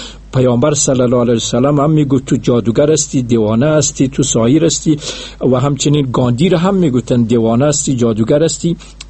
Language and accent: Persian; Afghanistan; من در یک قریه، در یک دیه عادی افغانستان متولد شدم، درس‌های متوسطه را اونجا خواندم.